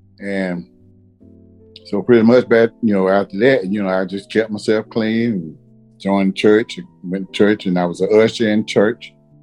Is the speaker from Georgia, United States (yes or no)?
yes; Atlanta, Georgia, United States; also born or lived in Everton, Georgia; I was born in Everton, Georgia, and was raised up in Atlanta.